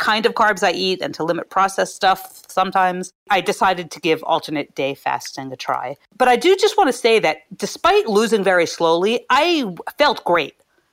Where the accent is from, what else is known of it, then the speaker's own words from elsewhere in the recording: Philadelphia, Pennsylvania, United States; So, and I'm from Philadelphia. So there were cheesesteaks and there were lots of bagels